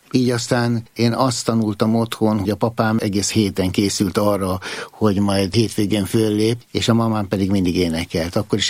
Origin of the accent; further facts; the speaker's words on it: Budapest, Hungary; ez a vircsap volt otthon Rákospalotán.